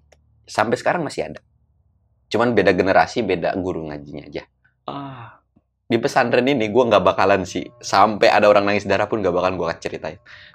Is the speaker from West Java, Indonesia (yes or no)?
yes; Jampang, West Java, Indonesia; wih Jampang, udah pasti gue sih tidak menjelekan kampung gue sendiri.